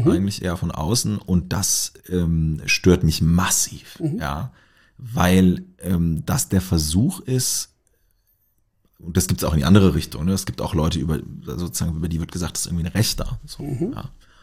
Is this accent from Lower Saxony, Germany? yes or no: yes; Göttingen, Lower Saxony, Germany; Ich komme aus Göttingen, das ist eine Studentenstadt.